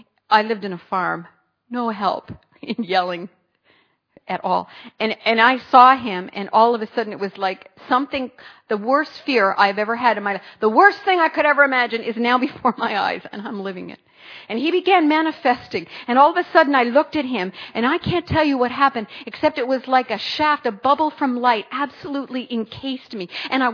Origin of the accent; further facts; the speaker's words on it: Canada; I'm from Canada.